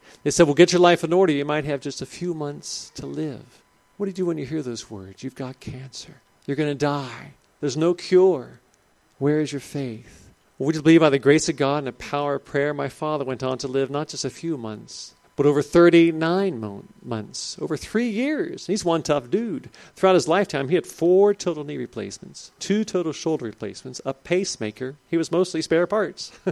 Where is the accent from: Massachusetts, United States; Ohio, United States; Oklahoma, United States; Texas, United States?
Ohio, United States; Cincinnati; And so I grew up there in Cincinnati, and I studied piano as a youngster at the conservatory of music.